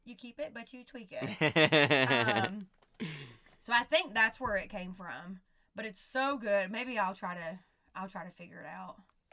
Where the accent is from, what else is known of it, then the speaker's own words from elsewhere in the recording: the South, United States; So I feel like as a Southerner and all my Southern listeners out there, y'all know when we go to someone else's house